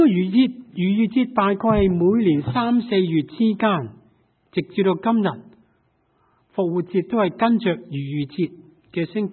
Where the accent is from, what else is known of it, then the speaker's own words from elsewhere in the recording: China; 今天我们中国人的新年是十二生肖当中的蛇年。